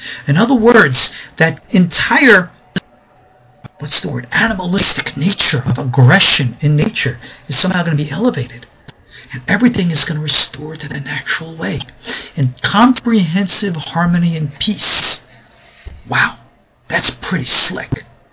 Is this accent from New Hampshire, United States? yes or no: no; Long Island, New York, United States; accent: East Coast; now in Israel; When I grew up here, I grew up on Long Island, New York. And I still haven't lost my good old East Coast accent.